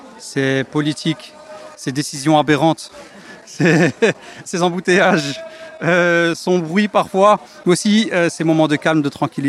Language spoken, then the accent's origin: French; Brussels, Belgium; Je travaille à Molenbeek, je vis à Molenbeek, mais je suis bruxellois de naissance et depuis toujours.